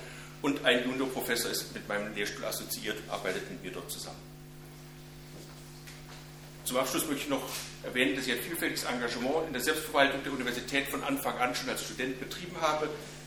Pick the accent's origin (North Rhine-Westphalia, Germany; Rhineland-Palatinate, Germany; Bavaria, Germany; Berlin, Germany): North Rhine-Westphalia, Germany; Kevelaer; also born or lived in Bebra; Geboren wurde ich 1946 in Bebra im Kreis Rothenburg, also gar nicht weit von hier. Meine Gymnasialzeit habe ich am Niederrhein in Kevela verbracht